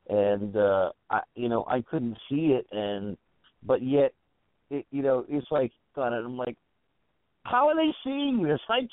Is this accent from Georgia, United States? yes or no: no; New York, United States; I grew up in New York, and when I went to college, I sold Nathan's hot dogs.